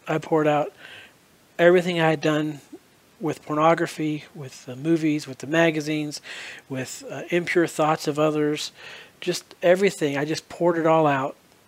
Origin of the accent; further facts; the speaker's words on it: Texas, United States; As I got into high school, so I came from Texas, and there's a lot of football played down in Texas